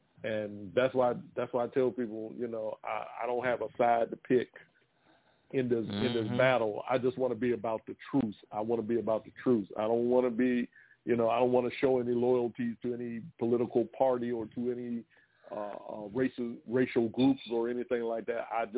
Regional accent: Washington, District of Columbia, United States; they're doing that in my hometown of Washington, D.C.

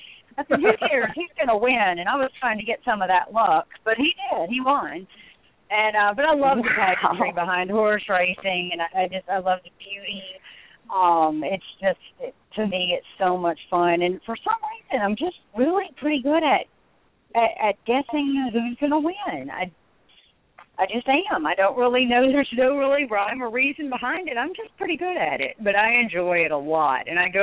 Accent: Arkansas, United States; And I grew up in Arkansas, and we knew a lot of people who, like, I had friends and family who had horses at Oaklawn and ran in Arkansas Derby and that sort of thing.

